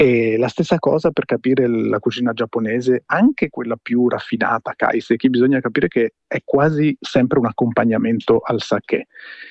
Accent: Friuli-Venezia Giulia, Italy; io sono friulano

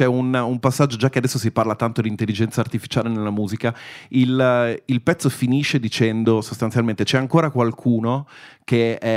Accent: Milan, Lombardy, Italy; born there; Io in realtà ci sono nato a Milano però una famiglia venuta dalle quattro angoli d'Italia sostanzialmente.

